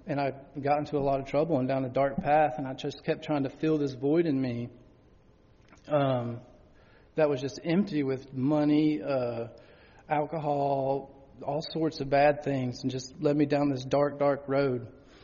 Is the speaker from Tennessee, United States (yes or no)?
yes; Nashville, Tennessee, United States; I was from Nashville. I was living in Nashville.